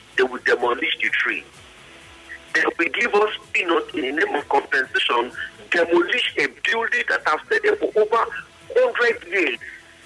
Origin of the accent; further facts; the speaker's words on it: Port Harcourt, Rivers, Nigeria; when we were growing up in Port Harcourt, we used to attend those wrestling?